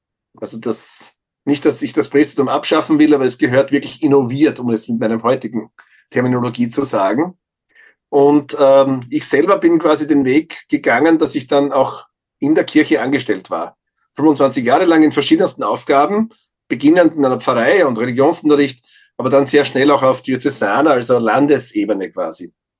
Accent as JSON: {"language": "German", "town": "Feldkirchen bei Graz", "region": "Styria", "country": "Austria", "tie": "born or raised there", "said": "ich bin in Feldkirchen bei Graz aufgewachsen. Das ist ein Vorort, der mittlerweile, wenn man drüber fliegt, sieht man das nicht mehr, weil das alles zusammenwächst, in einer Metropolitan Area quasi. Und wie ich ein Kind war in den 60ern"}